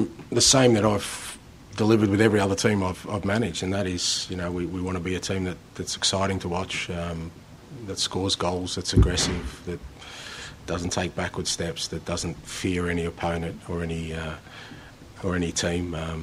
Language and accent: English; Melbourne, Victoria, Australia; I grew up in Melbourne